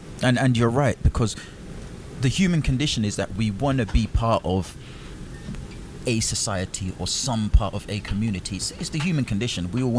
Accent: Jamaica; actually, I'm from Jamaica, a pole's a pole

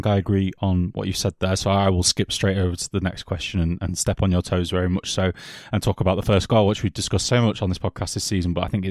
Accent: England, United Kingdom; I am English and I don't give a shit about you.

